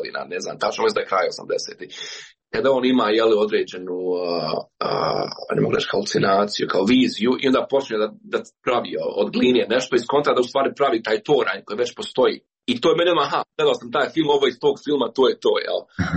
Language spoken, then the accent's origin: Bosnian; Bosnia & Herzegovina; ja sam iz Bosne i Hercegovine